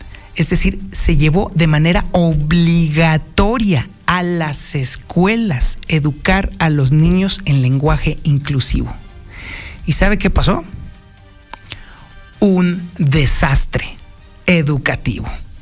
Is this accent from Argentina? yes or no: no; Mexico; Si hay algo que amamos los mexicanos es nuestro lenguaje, nuestra lengua madre, el español.